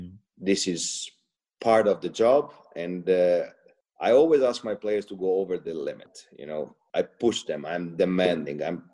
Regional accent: Italy; I was born and raised in Italy. My dad was the son of an Italian diplomatic that married a Kentucky woman.

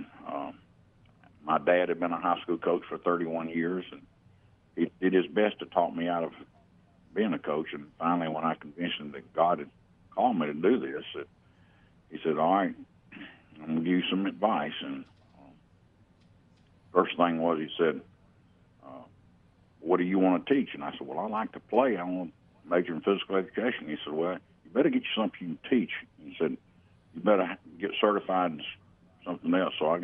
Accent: Thomasville, Alabama, United States; Well, I grew up in Thomasville, Alabama, and it was a great place to live

